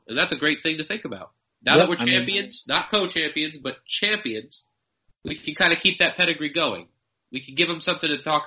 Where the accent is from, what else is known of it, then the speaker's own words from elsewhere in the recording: Queens, New York, United States; Hell, I'm from Queens.